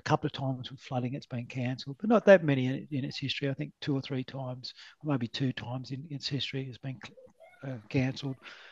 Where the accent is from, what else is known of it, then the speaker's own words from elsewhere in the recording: New South Wales, Australia; I just grew up as a normal kid, and you know, I grew up in Western New South Wales and places like that.